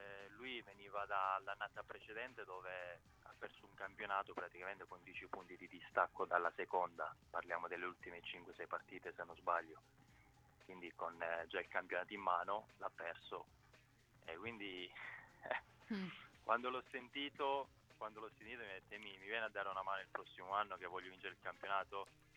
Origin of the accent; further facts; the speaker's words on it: Sicily, Italy; anche io sono siciliano, quindi a Trapani per me è stato bellissimo giocare nella mia terra.